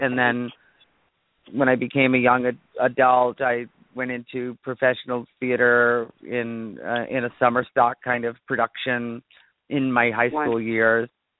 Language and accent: English; New Hampshire, United States; born there; I was born in New Hampshire.